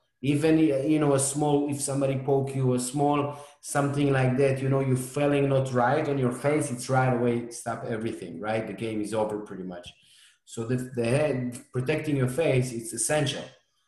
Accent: Israel; now in United States; You know, I came from Israel around 6 years ago. I actually moved to Chicago in the beginning

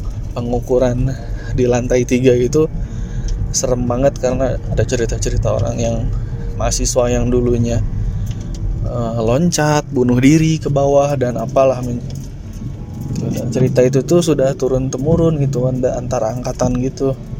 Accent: Banten, Indonesia; Saya dari Banten

